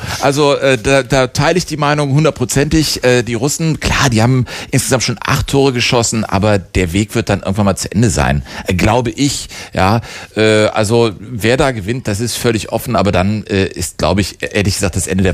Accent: Cologne, North Rhine-Westphalia, Germany; Und ich komme aus Köln.

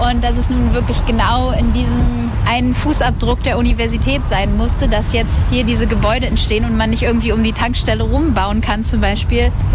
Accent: Berlin, Germany; now in United States; Ich lebe seit 14 Jahren in den USA. Ich bin selber Berlinerin.

